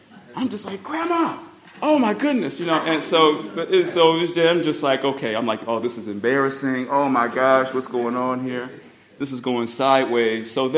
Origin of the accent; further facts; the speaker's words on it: Chicago, Illinois, United States; Hey, I'm sorry, man. … I'm here visiting from Chicago